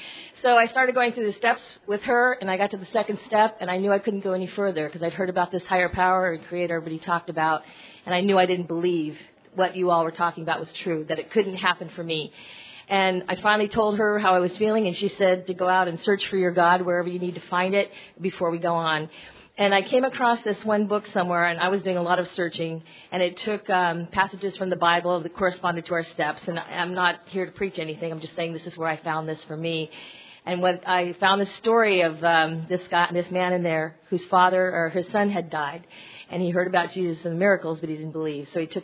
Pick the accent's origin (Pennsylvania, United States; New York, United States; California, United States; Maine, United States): California, United States; Hi. My sobriety date is September 10th, 1992, and I'm from California.